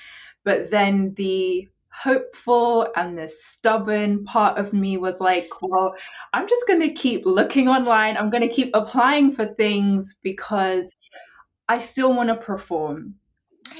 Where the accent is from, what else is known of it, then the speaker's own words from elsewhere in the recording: England, United Kingdom; moved away; They find out I'm from England, and their response is always like, why are you here?